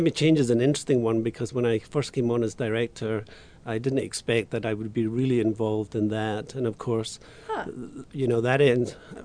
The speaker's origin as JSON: {"language": "English", "region": "Scotland", "country": "United Kingdom", "lives_now": "Utah, United States", "said": "I'm originally from Scotland, as you can tell from my accent. I've been at Utah State now for about 18 years."}